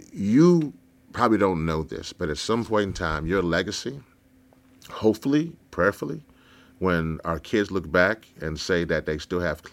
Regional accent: Louisiana, United States; now in Washington, D.C., United States; I'm originally from Louisiana.

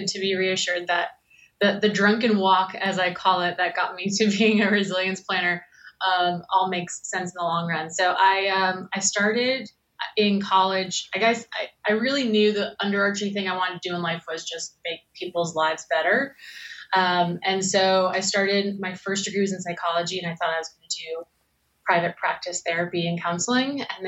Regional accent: Jacksonville, Florida, United States; I did that for a while in Florida, in Jacksonville, my hometown.

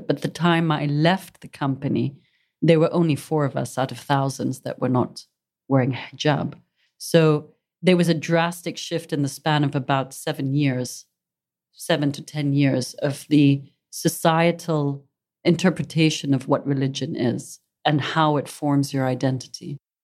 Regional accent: Muscat, Oman; I come from the Zanzibari community, which is much more liberal than perhaps the south of Oman, as an example, at that time.

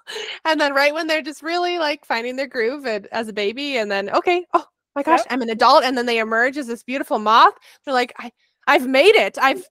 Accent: New England, United States; now in Colorado, United States; Amy and I grew up in New England before we moved to Colorado.

